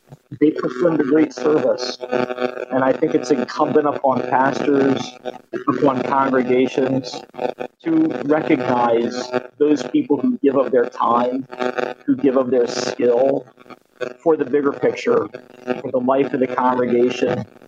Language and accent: English; East Coast, United States; also growing up on the East Coast, we tend to speak really fast.